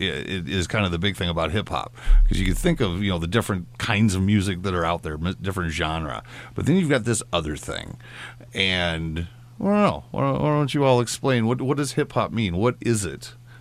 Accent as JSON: {"language": "English", "region": "Iowa", "country": "United States", "tie": "born or raised there", "said": "I grew up in Iowa. I didn't know any of this."}